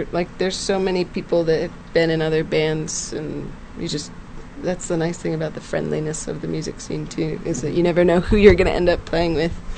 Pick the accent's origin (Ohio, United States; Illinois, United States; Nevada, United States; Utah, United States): Utah, United States; Logan; Yeah, I grew up in Logan.